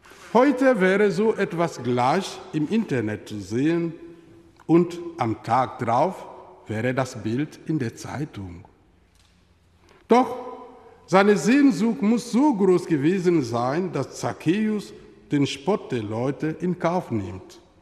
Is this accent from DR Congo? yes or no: yes; DR Congo; in meinem Heimatland, der Demokratischen Republik Kongo in Afrika.